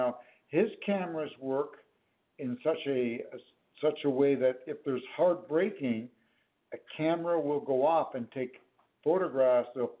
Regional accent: Canada; being a Canadian, I don't know much about your availability of funding in the United States

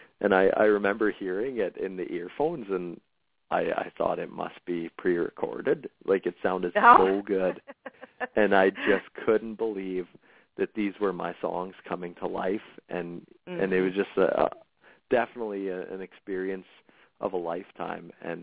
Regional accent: Saskatchewan, Canada; I grew up in Saskatchewan

